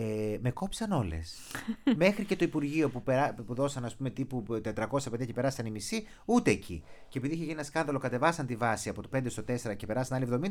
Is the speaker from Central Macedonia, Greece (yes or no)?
yes; Thessaloniki, Central Macedonia, Greece; Γιατί είμαι Θεσσαλονικιός, ήρθα στην αρχή στην Αθήνα, απέτυχα, με κόψαν οι σχολές, ξαναγύρισα πίσω